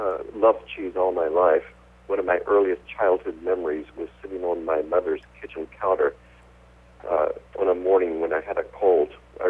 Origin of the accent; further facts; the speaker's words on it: Brazil; I grew up in Brazil.